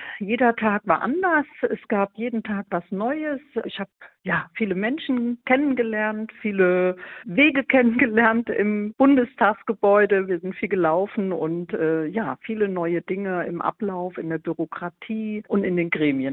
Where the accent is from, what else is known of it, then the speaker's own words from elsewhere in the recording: Hilchenbach, North Rhine-Westphalia, Germany; Insbesondere lag mir erstmal Hilschenbach am Herzen, meine Heimat sozusagen, meine Herkunft.